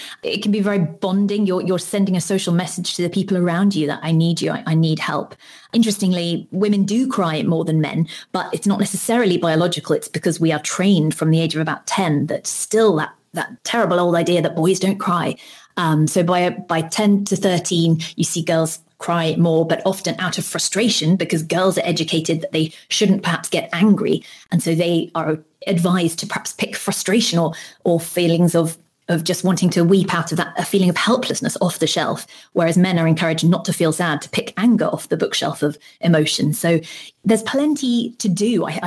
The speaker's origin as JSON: {"language": "English", "country": "United Kingdom", "said": "I'm British"}